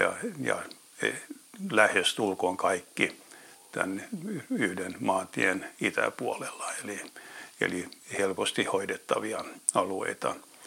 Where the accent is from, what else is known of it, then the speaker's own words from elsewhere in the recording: Helsinki, Uusimaa, Finland; Olen kasvanut Helsingissä ja käynyt koulun Helsingissä ja opiskellut kauppatieteitä Hankenissa ja elänyt ensimmäisen osan elämästäni Helsingissä.